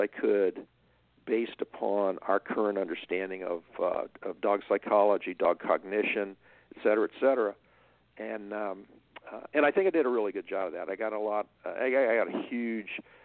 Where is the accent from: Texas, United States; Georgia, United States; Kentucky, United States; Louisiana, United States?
Louisiana, United States; Baton Rouge; It was Baton Rouge.